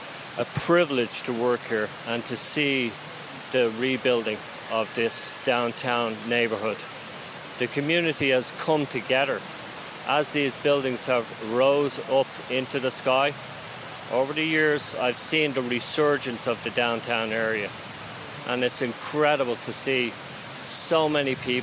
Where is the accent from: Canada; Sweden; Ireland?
Ireland; Dublin, Leinster; now in New York, United States; I'm from Dublin, yeah.